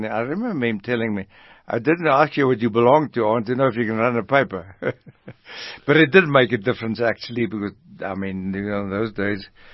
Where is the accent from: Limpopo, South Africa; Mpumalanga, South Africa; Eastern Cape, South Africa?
Mpumalanga, South Africa; Botshabelo; I grew up on a mission station called Botshabelo, which is now the name of a place near Mangaung and Bloemfontein. Botshabelo was right outside Middelburg in Mpumalanga, Berlin Mission Society.